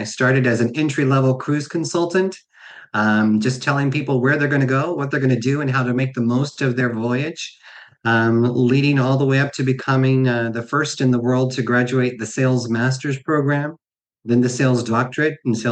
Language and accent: English; Kansas, United States; also born or lived in California; the transition that I made from growing up in Kansas to going into the military and then coming out of the military in California.